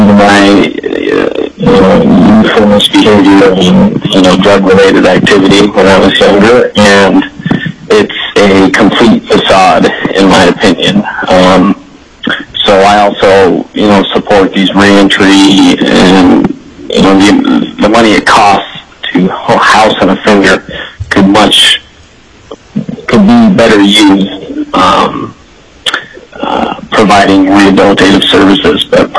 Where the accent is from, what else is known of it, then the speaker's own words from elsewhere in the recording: Kenai, Alaska, United States; I am from Kenai, Alaska.